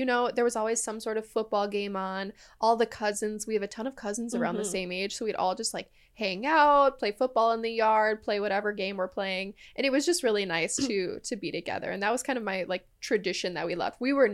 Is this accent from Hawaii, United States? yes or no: no; Oshkosh, Wisconsin, United States; They would give out little, like, mini pumpkin pies where I grew up in Oshkosh if you did the turkey trot.